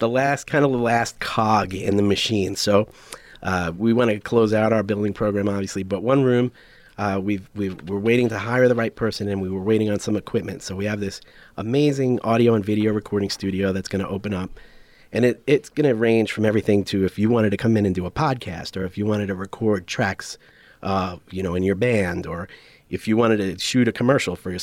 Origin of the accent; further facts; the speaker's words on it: New York, United States; also born or lived in New Jersey; I moved to Huntley from New York City. I grew up in New York and New Jersey.